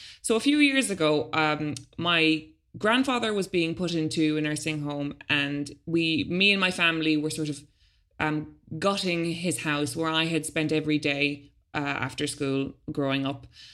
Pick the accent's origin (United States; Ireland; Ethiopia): Ireland; now in -; what do I actually have to say as an Irish adult, considering I've never had a real job there and I've never paid taxes there.